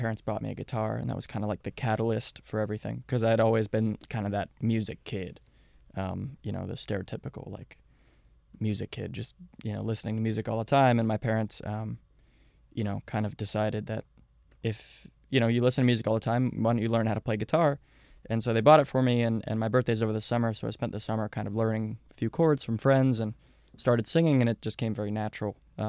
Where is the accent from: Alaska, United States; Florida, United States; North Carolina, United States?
Florida, United States; Orlando; I growing up in Orlando, you go to a bunch of ska shows